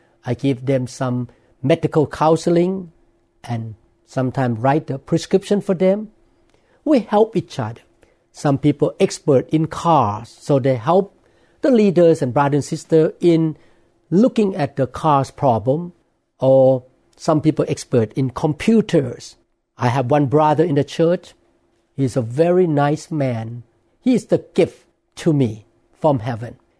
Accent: Thailand; English is a second language; my English is not perfect. I grew up in Thailand

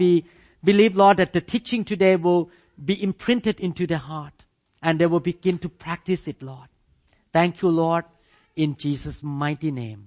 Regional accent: Thailand; English is a second language; Many of you did not grow up in the country that you have a king. I grew up in Thailand and we have a king.

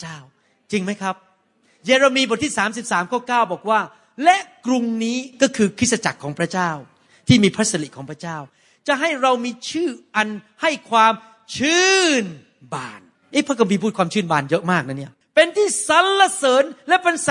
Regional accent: United States; ขอโทษนะครับผมมาจากอเมริกาภาษาไทยผมมันเพี้ยนไปเยอะแล้ว

